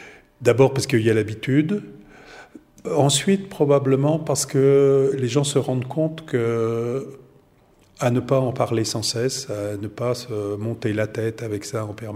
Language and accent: French; France; now in Syria; en tant que Français